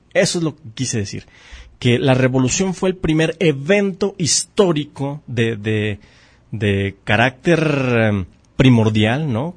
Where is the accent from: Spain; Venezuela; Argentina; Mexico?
Mexico; Porque como buenos mexicanos que somos, siempre nos gusta tomar ventaja.